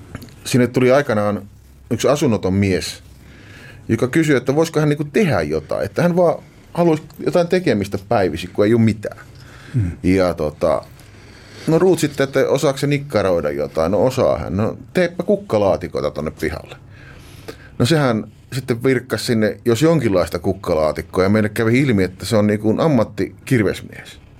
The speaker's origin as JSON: {"language": "Finnish", "town": "Hirvensalmi", "region": "South Savo", "country": "Finland", "said": "mä oon maalta kotoisin Hirvesalmelta"}